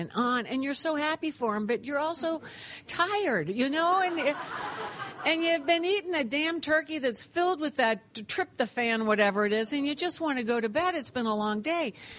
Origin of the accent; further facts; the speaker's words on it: Cincinnati, Ohio, United States; grew up as a middle child in a very middle-class family in middle America, right smack in Ohio. I'm born and raised in Cincinnati